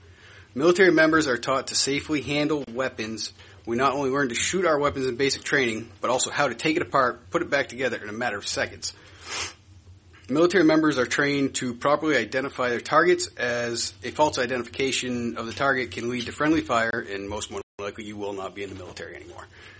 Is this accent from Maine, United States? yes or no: yes; Garland, Maine, United States; I am from Garland. I am a Iraq War veteran, and I am also a Maine hunter.